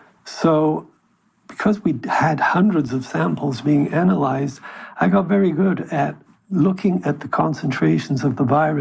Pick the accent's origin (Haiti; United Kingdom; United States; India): United Kingdom; Okay, well, as I'm from Britain, so let me say